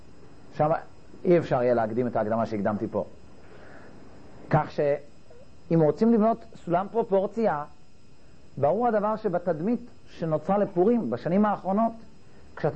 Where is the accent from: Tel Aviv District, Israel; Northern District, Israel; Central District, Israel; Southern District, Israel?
Central District, Israel; Netanya; אבל כשהיינו ילדים והיינו רק בנתניה, נתניה הייתה הזאת יותר קטנה